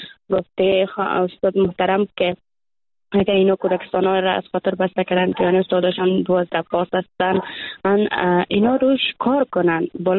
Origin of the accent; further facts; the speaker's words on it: Afghanistan; ما دختران افغان هستیم